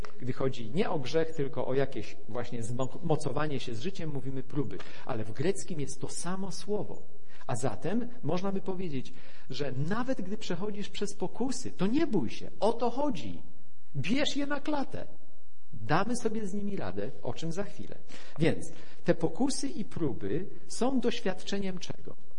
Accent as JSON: {"language": "Polish", "town": "Szczecin", "region": "West Pomeranian Voivodeship", "country": "Poland", "said": "bo ze Szczecina pochodzę"}